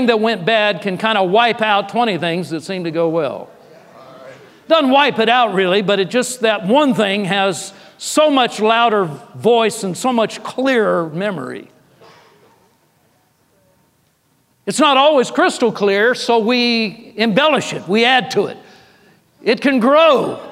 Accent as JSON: {"language": "English", "town": "Los Angeles", "region": "California", "country": "United States", "tie": "born or raised there", "lives_now": "Arlington, United States", "said": "It's that way up in the Arlington, Dallas, Fort Worth area where I live too. I grew up in Los Angeles, so I've been familiar, or near Los Angeles."}